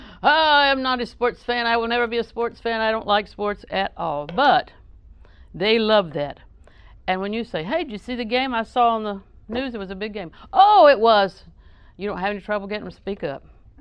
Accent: Auburndale, Florida, United States; Did I tell you I was raised in Auburndale?

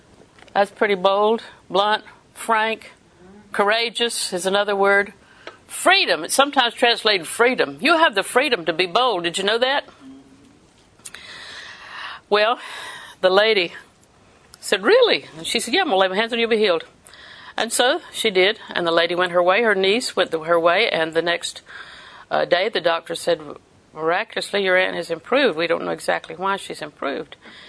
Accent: Auburndale, Florida, United States; Now, Lakeland, I'm from Auburndale.

